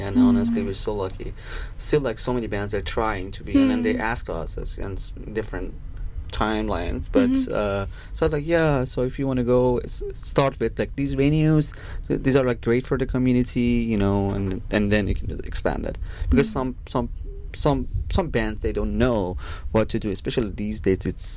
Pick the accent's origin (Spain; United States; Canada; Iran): Iran; And so I'm from Iran